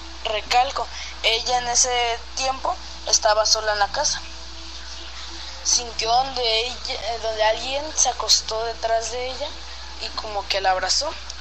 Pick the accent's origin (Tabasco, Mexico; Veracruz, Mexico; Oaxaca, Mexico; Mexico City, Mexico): Veracruz, Mexico; Coatzacoalcos; Soy de Coatzacoalcos, Veracruz.